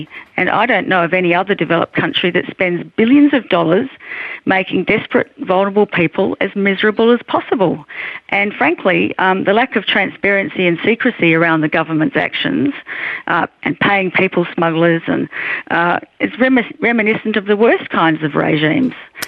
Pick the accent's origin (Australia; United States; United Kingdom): Australia; As an Australian citizen, I'm ashamed of our government's policy regarding asylum seekers.